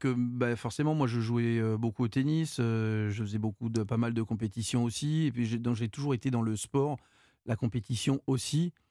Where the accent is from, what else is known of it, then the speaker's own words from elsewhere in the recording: California, United States; j'ai grandi aux États-Unis. Ouais, en fait, on a déménagé en 71. Tu sais, le siècle dernier.